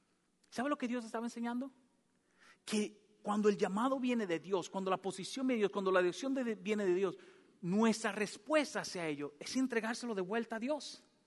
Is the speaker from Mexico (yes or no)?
no; Dominican Republic; Cuando yo era jovencito, en mi país se juega mucho béisbol, en República Dominicana.